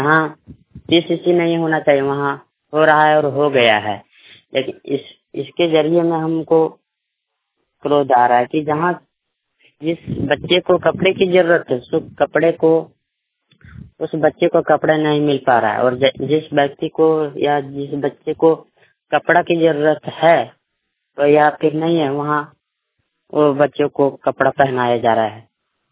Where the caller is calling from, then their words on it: Vishnugarh, Jharkhand, India; ग्राम चटकली post कुचागन प्रखंड विष्णुगढ़ हजारीबाग से बोल रहा हूँ। और हमारा गांव है एक लगभग 115 चूल्हा की इतना बड़ा